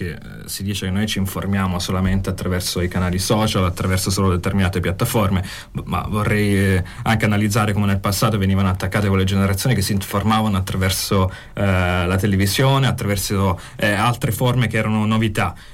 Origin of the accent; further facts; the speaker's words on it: Calabria, Italy; poi io da calabrese ancora di più ne sono orgoglioso